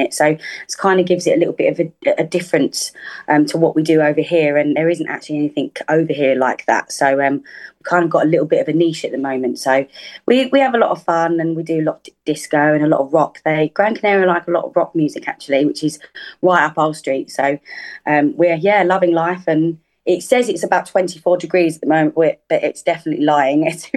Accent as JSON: {"language": "English", "town": "Dagenham", "region": "London", "country": "United Kingdom", "tie": "born or raised there", "said": "I am originally from Essex. I was born in Barking, but I'm a Dagenham girl, technically."}